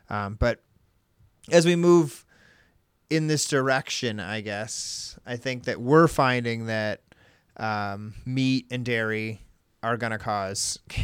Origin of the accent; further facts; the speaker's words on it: United States; as an American, I think it's easy to kind of look at that and say, it's really not that bad.